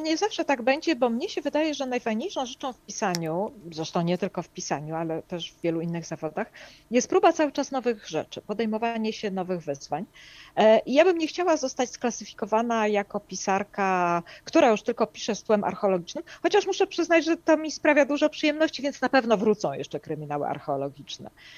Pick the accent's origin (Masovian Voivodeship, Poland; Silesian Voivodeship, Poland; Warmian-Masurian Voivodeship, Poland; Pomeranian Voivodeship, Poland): Masovian Voivodeship, Poland; będzie siedziała właśnie w moim rodzinnym miasteczku pod Warszawą